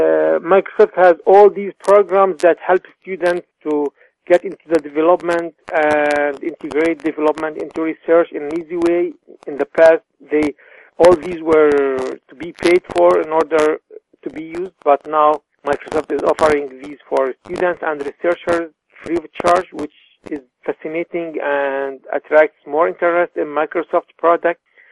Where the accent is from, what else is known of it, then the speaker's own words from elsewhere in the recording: Canada; though I am Canadian